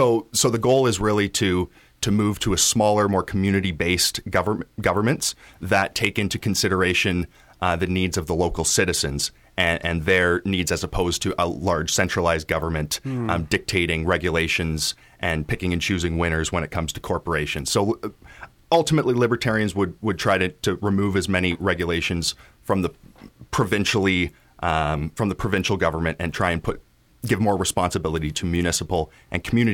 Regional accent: Cambridge, East of England, United Kingdom; I was born in Cambridge and went to school around here, went to university in London, and have always been around the area

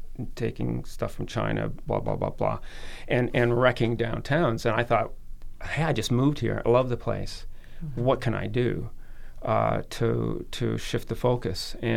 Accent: St. Catharines, Ontario, Canada; now in Guelph, Canada; Well, I grew up in St. Catharines

